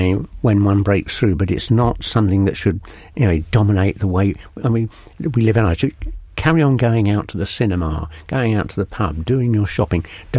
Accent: London, United Kingdom; when I was a kid growing up in London, there was always a copper coming around the street.

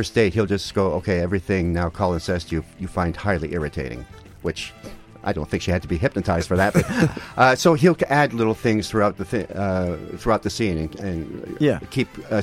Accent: Vancouver, British Columbia, Canada; now in Toronto, Canada; I grew up in Vancouver, and now I live in Toronto.

